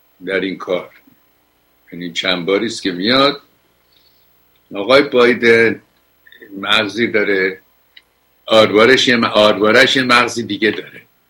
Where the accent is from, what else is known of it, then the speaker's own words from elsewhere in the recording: Iran; ما ایرانی هستیم، یکی از سربلندترین ملت های تاریخ